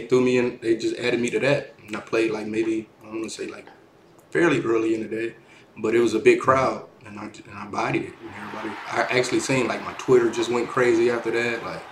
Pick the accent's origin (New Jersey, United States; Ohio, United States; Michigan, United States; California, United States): Michigan, United States; Detroit; I mean, I came from Detroit, so we had a crazy like open mic scene.